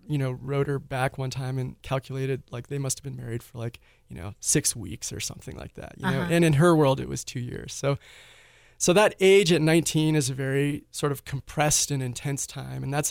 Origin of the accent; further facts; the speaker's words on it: Santa Fe, New Mexico, United States; I was born in Santa Fe, grew up here, so that was